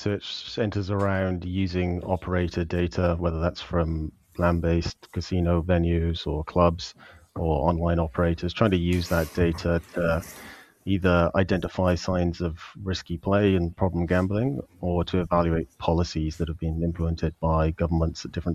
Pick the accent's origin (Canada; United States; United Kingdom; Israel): United Kingdom; Risca, Wales; I'm from South Wales, near Newport.